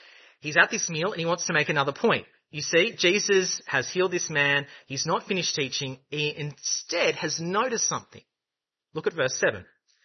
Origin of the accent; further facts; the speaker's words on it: Australia; And I said, I am from Australia. No one cares.